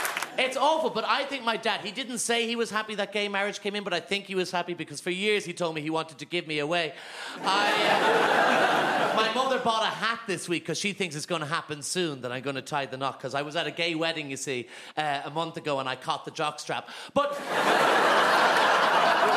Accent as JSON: {"language": "English", "town": "Dublin", "region": "County Dublin", "country": "Ireland", "said": "I'm from Dublin."}